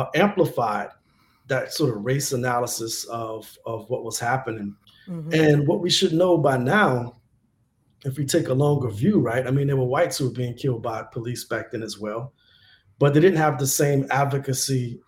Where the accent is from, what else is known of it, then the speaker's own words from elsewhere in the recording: Louisiana, United States; but people in my home state of Louisiana are still being arrested for cannabis possession and distribution.